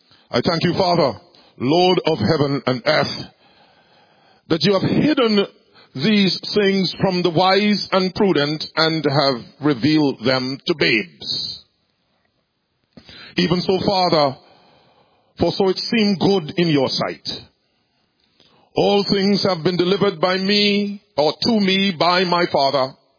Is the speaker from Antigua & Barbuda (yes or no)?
yes; Antigua & Barbuda; I'm from the Twill Island nation of Antigua and Barbuda in the Eastern Caribbean.